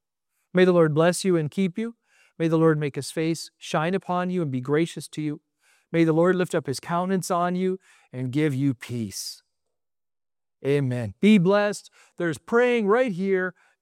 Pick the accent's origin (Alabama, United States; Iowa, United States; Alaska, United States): Alaska, United States; now in Milwaukee, United States; I thought we were going to stay in Alaska. I grew up in Alaska for the most part.